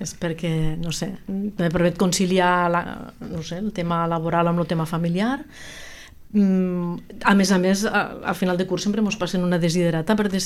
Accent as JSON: {"language": "Catalan", "town": "Tortosa", "region": "Catalonia", "country": "Spain", "said": "Jo vinc des de Tortosa i bueno, estic encantada també, sí."}